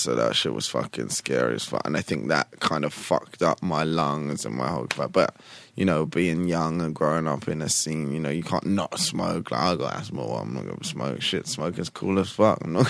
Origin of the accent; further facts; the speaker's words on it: London, United Kingdom; You know, I grew up in Central and like around, you know, East and all around that. So I've seen different sides of London.